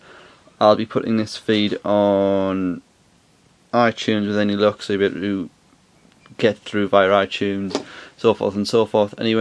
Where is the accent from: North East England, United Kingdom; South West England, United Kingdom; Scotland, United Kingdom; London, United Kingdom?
North East England, United Kingdom; Durham; I am from Durham in the northeast of England and currently go to Bangor University